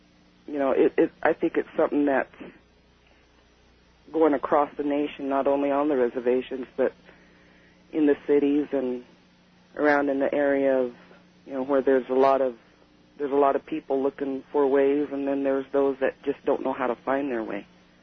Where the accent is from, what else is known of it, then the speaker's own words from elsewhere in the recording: Idaho, United States; I'm from Idaho.